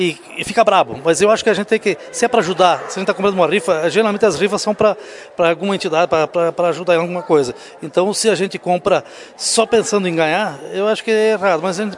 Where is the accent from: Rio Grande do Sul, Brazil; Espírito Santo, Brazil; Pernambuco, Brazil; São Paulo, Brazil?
Rio Grande do Sul, Brazil; Caseiros; born there; Eu nasci em Caseiros.